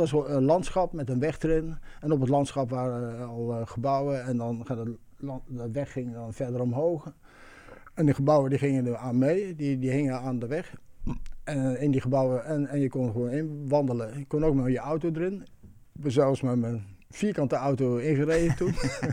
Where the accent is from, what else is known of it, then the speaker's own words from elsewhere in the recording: Eindhoven, North Brabant, Netherlands; dan in bijvoorbeeld Eindhoven, waar ik vandaan kom.